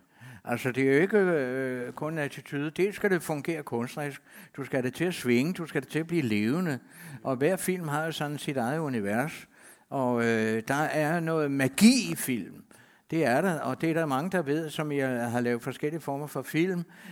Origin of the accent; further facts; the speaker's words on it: Copenhagen, Capital Region of Denmark, Denmark; filme i Sydhavnen, hvor jeg kommer fra.